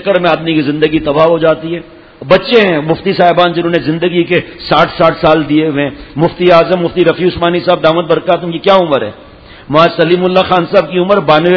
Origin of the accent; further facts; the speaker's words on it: Diplo, Sindh, Pakistan; ڈپلو ایک گاؤں ہے، سمجھ رہے ہیں ڈپلو ہے ہمارا گاؤں، ڈپلو ایک گاؤں ہے